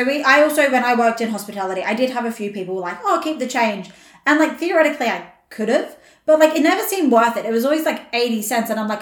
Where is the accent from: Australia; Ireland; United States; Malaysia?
Australia; like, I'm so Australian that it didn't even cross my mind the first time